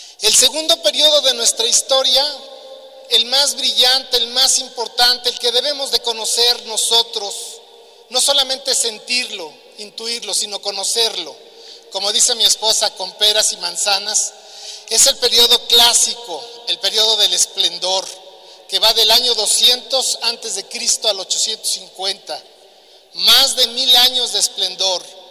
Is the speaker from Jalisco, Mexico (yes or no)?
no; Oaxaca, Mexico; Vengo de Oaxaca